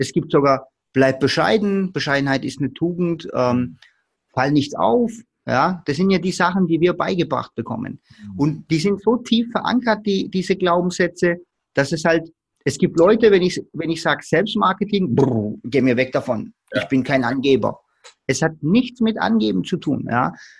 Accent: Baden-Württemberg, Germany; Ich komme hier aus dem Stuttgarter Raum

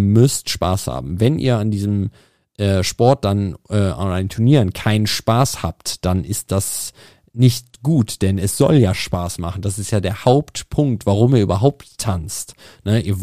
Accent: Lichtenberg, Germany; born or raised there

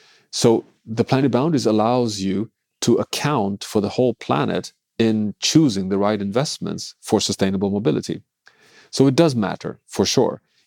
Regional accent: Sweden; English is a second language; my home country, Sweden

